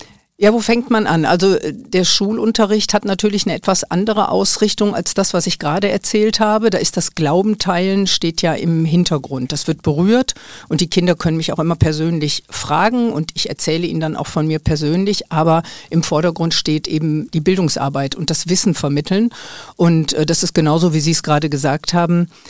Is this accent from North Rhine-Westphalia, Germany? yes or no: yes; Essen, North Rhine-Westphalia, Germany; born there; ich bin in Essen geboren und habe so eine übliche Kinderlaufbahn mit der Kirche hinter mir.